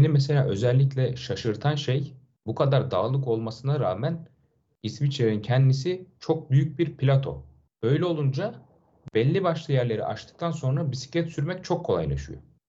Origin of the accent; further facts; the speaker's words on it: Anamur, Mersin, Turkey; Ben çok şaşırdım ki ben normalde Mersinliyim, Mersin Anamurluyum. Yani dağdır, nehirdir, Antalya'ya çok yakın bizim kaldığımız yer.